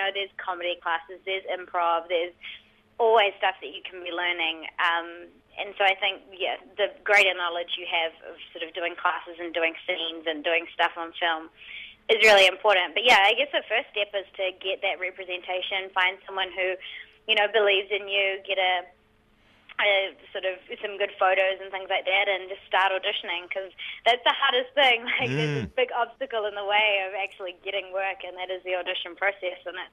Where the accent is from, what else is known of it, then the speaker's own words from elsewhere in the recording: New Zealand; accent: Kiwi; I won't lose my Kiwi accent